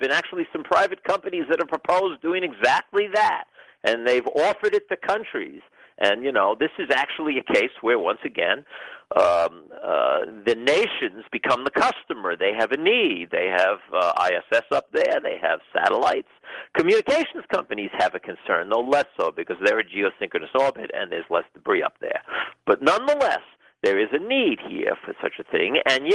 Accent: United States; I do talk about things that I think are of certain importance for me as an American and for other Americans

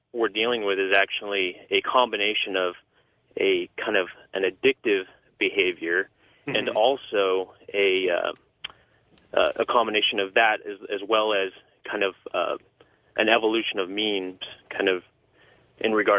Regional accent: Orange, California, United States; I'm from Orange.

